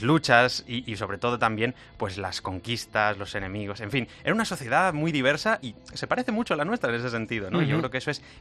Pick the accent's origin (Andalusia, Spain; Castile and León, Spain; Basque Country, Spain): Castile and León, Spain; Segovia; born there; Al final, yo nací en Segovia y ese acueducto romano increíble que tenemos...